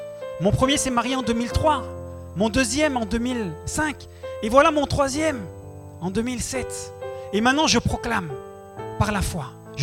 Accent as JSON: {"language": "French", "country": "Côte d’Ivoire", "lives_now": "Europe", "said": "Tous les deux, on est en Côte d'Ivoire. On est ivoirien. Et ayant grandi en Afrique, on n'a pas les mêmes problèmes qu'il y a ici en Europe"}